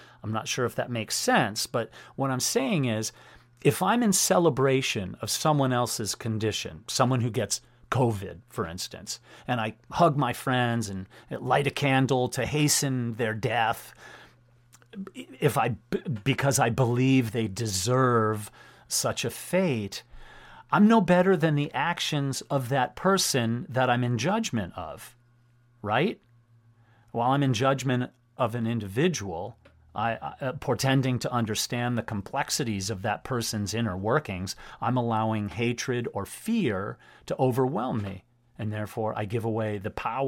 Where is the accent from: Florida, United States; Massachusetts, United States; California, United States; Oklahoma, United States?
Massachusetts, United States; Wilbraham; when I was growing up in Wilbraham, Massachusetts, with today's guest.